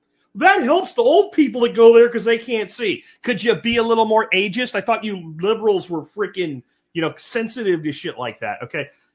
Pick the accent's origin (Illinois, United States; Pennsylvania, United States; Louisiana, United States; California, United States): Pennsylvania, United States; now in Texas, United States; It's probably right after I moved to Texas, because we didn't really have them where I grew up in Pennsylvania.